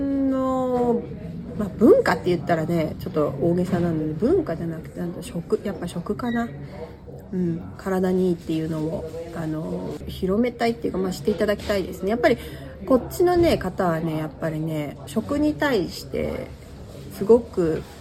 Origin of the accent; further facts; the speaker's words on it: Suwa, Nagano, Japan; 私長野県の諏訪出身なんですけども、私のおばあちゃんがね伊那の出身で